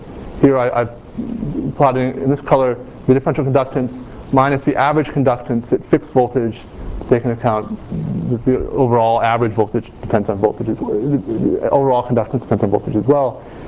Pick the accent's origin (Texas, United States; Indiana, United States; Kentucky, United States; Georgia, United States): Kentucky, United States; I apologize for the pronunciation, but you know, I'm from Kentucky